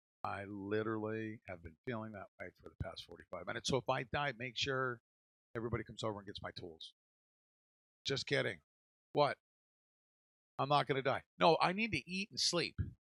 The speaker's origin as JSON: {"language": "English", "region": "New York", "country": "United States", "also_born_or_lived": "California / Cincinnati", "moved": "yes", "said": "I am originally from New York, 20-something years in California, which is a dry heat, right? Then went to Cincinnati, which is American heat. And then I came down to Florida"}